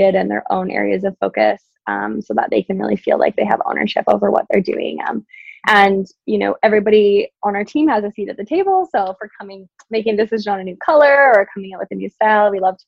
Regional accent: Yukon, Canada; I only had one channel growing up in the Yukon.

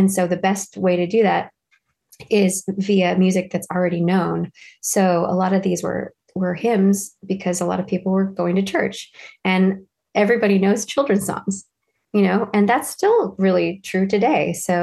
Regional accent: Kentucky, United States; Yeah, well, I'm originally from Kentucky, so any Kentucky songs I always feel a special kinship with.

